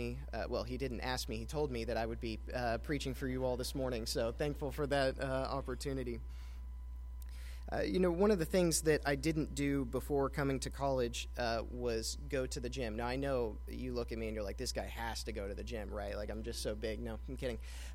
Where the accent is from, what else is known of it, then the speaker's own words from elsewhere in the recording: Hendersonville, Tennessee, United States; now in Jackson, United States; I'm from North Nashville, Hendersonville, Tennessee. Came to Union in 2018, graduated in 2022.